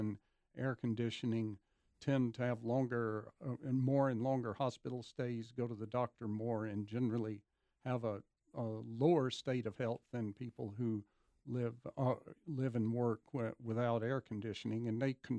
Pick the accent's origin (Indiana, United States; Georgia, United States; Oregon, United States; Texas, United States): Georgia, United States; Yes, I grew up in Georgia with whole house fans, and I'm a big fan of them.